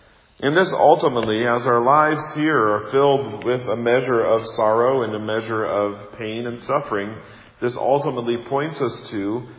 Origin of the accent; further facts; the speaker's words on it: Kansas City, United States; also born or lived in Seattle, United States; Growing up in Kansas City, I always had access to and could see and drove across the Missouri River.